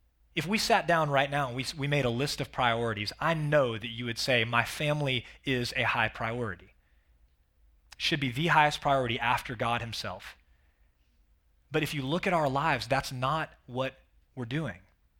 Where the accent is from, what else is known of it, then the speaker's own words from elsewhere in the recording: Dallas, Texas, United States; Where I grew up in North Dallas, it was simply expected that you were going to college